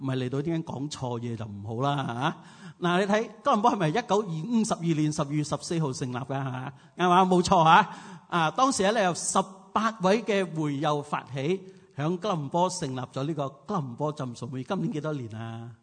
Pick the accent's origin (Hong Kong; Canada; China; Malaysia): Malaysia; Ipoh, Perak; 因为我怡保人都唔去建立教会